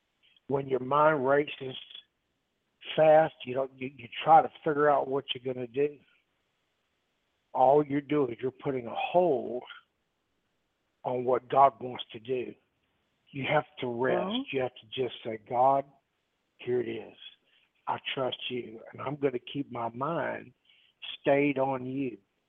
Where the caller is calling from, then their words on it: Lake Charles, Louisiana, United States; I'm from Lake Charles, Louisiana.